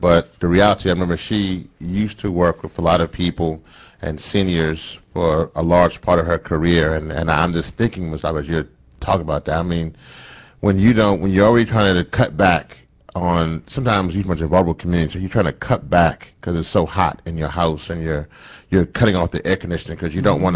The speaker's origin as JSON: {"language": "English", "region": "Louisiana", "country": "United States", "said": "I'm from Louisiana. Mm-hmm. I mean, my parents and folks are from Trinidad, but I'm from Louisiana."}